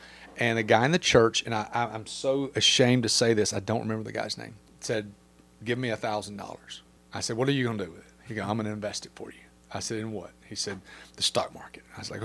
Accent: Birmingham, Alabama, United States; So born and raised in Birmingham, from the time I was five, knew what I wanted to do for a living.

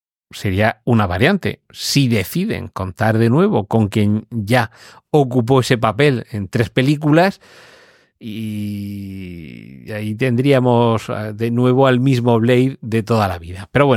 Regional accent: Spain; Pero nosotros somos españoles, la A se pronuncia

